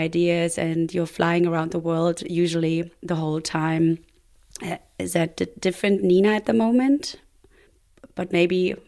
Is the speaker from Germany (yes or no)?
yes; Berlin, Germany; I grew up in West Berlin. Now, since my grandma's in a home and I look after her place and the garden, I think I found the roots again. Like, this is where I'm from.